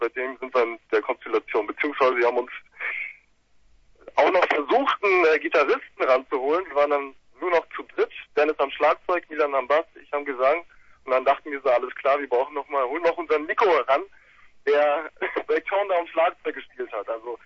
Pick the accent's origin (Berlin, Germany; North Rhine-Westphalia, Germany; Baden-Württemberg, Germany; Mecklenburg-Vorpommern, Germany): Berlin, Germany; ich bin ein waschechter Berliner. Ich bin sehr groß geworden, ich bin ein Noobs hier, zugezogenen. Ich bin Original